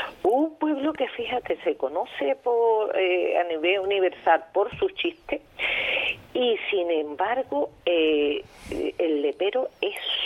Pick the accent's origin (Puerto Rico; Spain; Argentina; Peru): Spain; Huelva, Andalusia; No, soy de Huelva, capital.